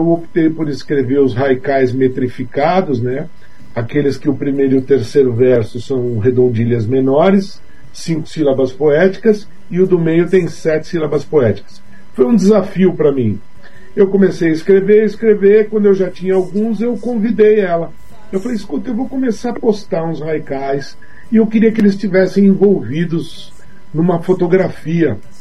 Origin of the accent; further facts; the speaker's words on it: São Paulo, Brazil; born there; eu nasci numa casinha muito simpática, na Moca, que o número era 101.